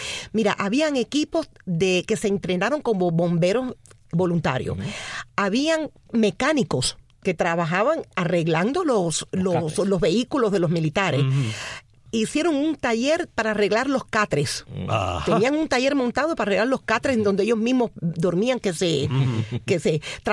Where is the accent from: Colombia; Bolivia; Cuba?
Cuba; el proceso que nos ha tocado nosotros a vivir, ¿no? Como cubanos